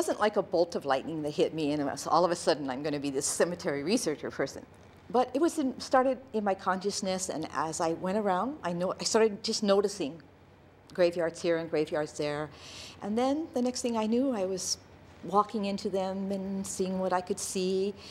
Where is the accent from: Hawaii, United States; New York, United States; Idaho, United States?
Hawaii, United States; Kailua; also born or lived in Alameda, California; I was born in Kailua, and then when I was two, my family moved to Alameda, California. My father went to work for Matson, and we stayed there for 8 years and then came back to Kailua.